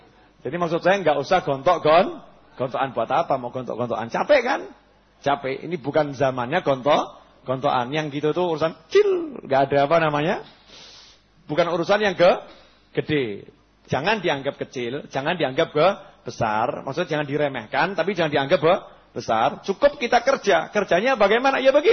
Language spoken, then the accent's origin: Indonesian; Java, Indonesia; Ini kita orang Jawa ya begini ini, udah ini memang warisan leluhur ini.